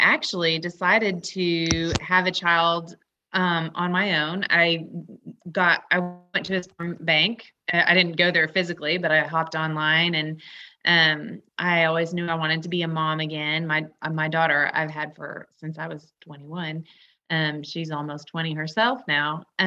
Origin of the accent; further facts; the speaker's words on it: Michigan, United States; born there; I was born in Michigan, but I've been in the South long enough to Sound like it.